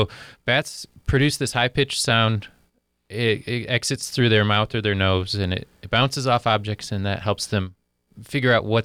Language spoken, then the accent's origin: English; Grand Rapids, Michigan, United States; Yeah, so when I was a kid, I grew up in Grand Rapids, downstate